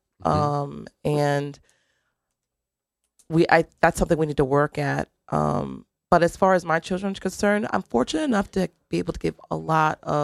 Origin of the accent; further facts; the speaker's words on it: New Haven, Connecticut, United States; I grew up in New Haven, and I grew up at a time when it was the educational system was very tough.